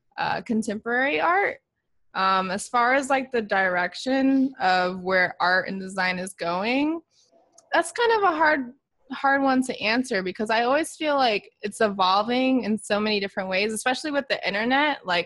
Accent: Virginia Beach, Virginia, United States; We were high school sweethearts. We're originally from Virginia Beach and we met on MySpace.

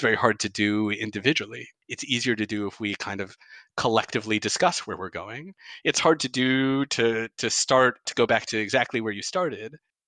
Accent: Detroit, Michigan, United States; So I'm from Detroit, as I just mentioned, or just outside Detroit.

